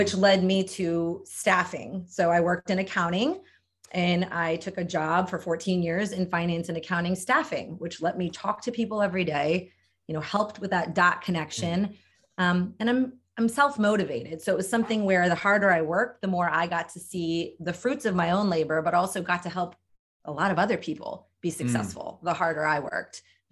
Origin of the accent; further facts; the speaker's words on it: Delaware, United States; I grew up in Delaware. I went to University of Delaware. I went to grad school, University of Virginia.